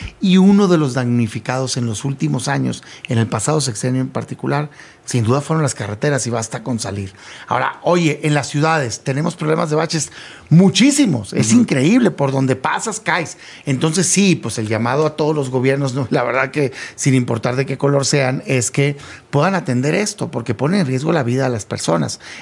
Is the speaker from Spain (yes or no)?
no; Sonora, Mexico; now in Mexico City, Mexico; Mira, yo soy de Sonora, pero tengo años viviendo acá, en la zona metropolitana, digamos, entre Ciudad de México y el Estado de México.